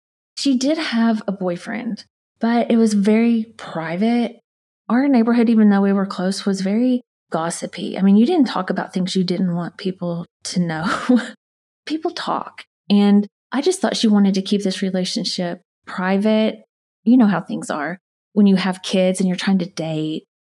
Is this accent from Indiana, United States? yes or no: no; Arkansas, United States; other towns in Arkansas. We moved to Little Rock and then Hot Springs, but then we ended back up in my hometown.